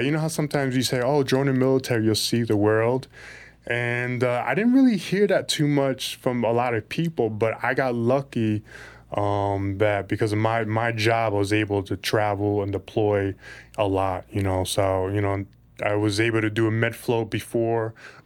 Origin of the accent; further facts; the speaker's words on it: Bronx, New York, United States; now in Florida, United States; I mean, I'm a kid from the Bronx, so I mean, coming out the city and just I was stationed in North Carolina, so just that was new to me, to be in the South, you know?